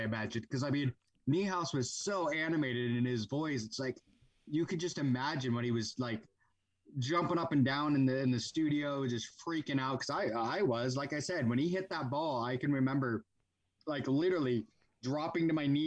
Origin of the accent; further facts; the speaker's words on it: Seattle, Washington, United States; I've always been a Mariner fan because I'm from Seattle. It was my team.